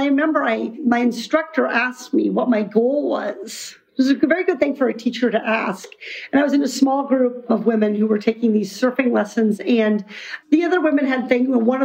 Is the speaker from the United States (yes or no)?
yes; Iowa, United States; I grew up in Iowa, far from the ocean.